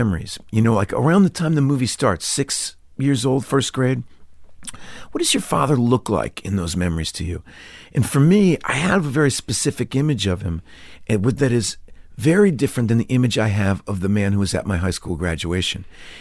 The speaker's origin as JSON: {"language": "English", "town": "Austin", "region": "Texas", "country": "United States", "tie": "born there", "also_born_or_lived": "Atlanta / Brooklyn / Connecticut", "said": "I was born in Austin, Texas."}